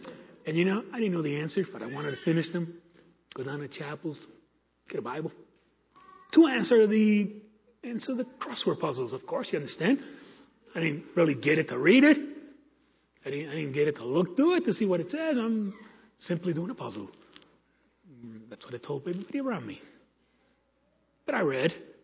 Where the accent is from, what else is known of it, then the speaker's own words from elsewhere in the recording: Brooklyn, New York, United States; but I grew up in the Pepper-Stuyvesant area of Brooklyn, New York. And you just don't cry.